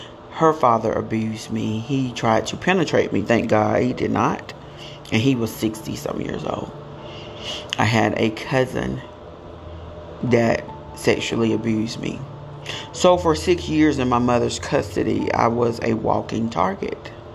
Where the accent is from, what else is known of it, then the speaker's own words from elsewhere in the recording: Elba, United States; journey to my hometown of Elba to live with my grandmother.